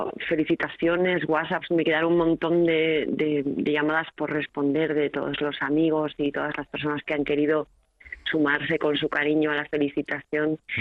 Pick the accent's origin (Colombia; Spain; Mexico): Spain; San Sebastián, Basque Country; now in Navarre, Spain; yo no nací en Navarra, aunque claro, ya llevo muchos años viviendo, soy donostiarra, siempre lo pongo en valor, soy donostiarra muy orgullosa